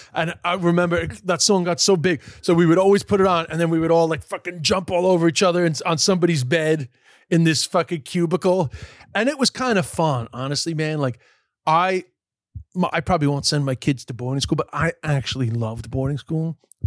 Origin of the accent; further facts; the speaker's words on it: Queens, New York, United States; because I grew up in Queens, but we were on the eastern side of Queens. So we were basically at the end of Queens, the end of New York City.